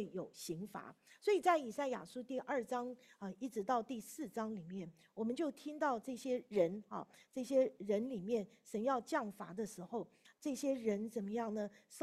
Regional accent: Taiwan; 当台湾发生那个大地震的时候，整个教会里面的弟兄姊妹，我们从台湾来的人哈

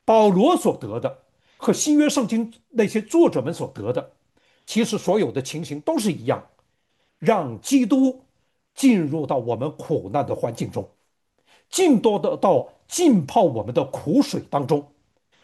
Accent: Northeast China, China; 而且呢，我们都是来自于东北。

